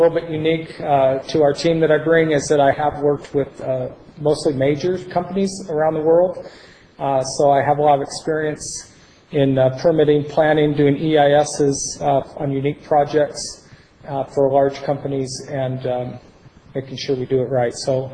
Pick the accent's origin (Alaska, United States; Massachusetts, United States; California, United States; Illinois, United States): Alaska, United States; I am Alaskan, born and raised in Alaska, but have spent my life on the road.